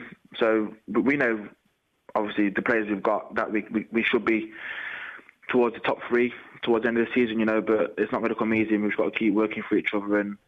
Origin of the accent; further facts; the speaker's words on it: England, United Kingdom; born there; obviously I was born in England, so I'm classed as English, you know, I am English